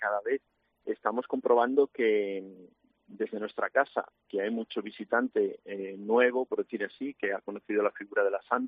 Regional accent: Ávila, Castile and León, Spain; Y creo que nosotros los abulenses, como estamos tan acostumbrados

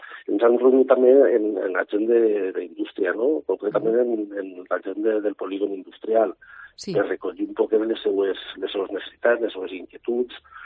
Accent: Benicarló, Valencian Community, Spain; Soc molt benicarlando, estic molt orgullós de ser benicarlando

